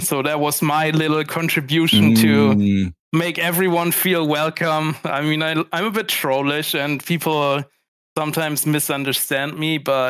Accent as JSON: {"language": "English", "country": "Germany", "tie": "born or raised there", "said": "I've always played with my friends. I've had like a Game Boy and a Nintendo 64."}